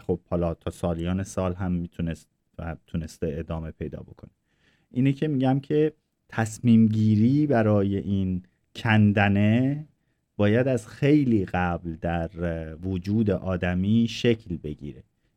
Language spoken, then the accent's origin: Persian; Iran; born there; از همون موقع ها من در واقع این عدم تعلق رو داشتم نسبت به زادگاهم و احساس میکردم که در واقع برای زندگی کردن متعلق به اون آب و خاک نیستم.